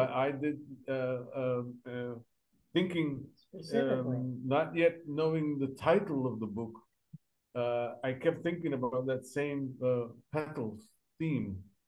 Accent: Valencia, Valencian Community, Spain; We are from Valencia, the Mediterranean coast of Spain.

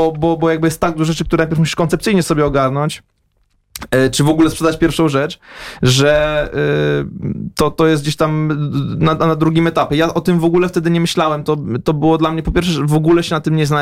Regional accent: Masovian Voivodeship, Poland; bo ja wychowywałem się pod Warszawą

